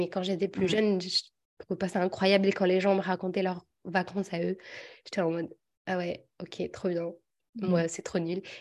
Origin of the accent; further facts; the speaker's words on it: Ouarzazate, Drâa-Tafilalet, Morocco; Alors, moi, je suis de Ouarzazate, je suis un peu plus loin, mais on a une maison à Ouarzazate